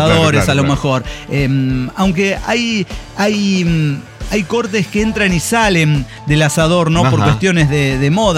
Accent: Paraguay; born or raised there; also born or lived in Argentina

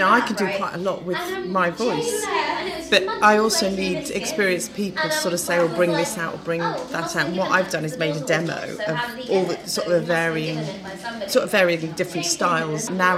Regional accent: Bristol, South West England, United Kingdom; I'm from Bristol.

